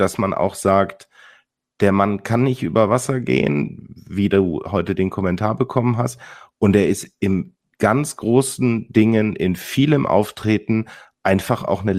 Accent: Cologne, North Rhine-Westphalia, Germany; für mich als Kölner ist das ganz schwer

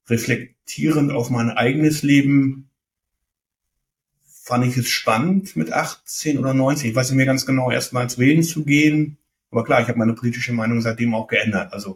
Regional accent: Bremen, Germany; Bremen, weil es meine Heimat ist, weil ich mich hier verbunden fühle.

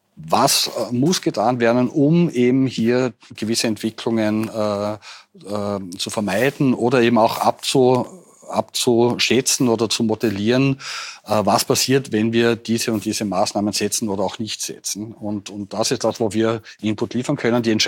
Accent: Austria; bei uns in Österreich

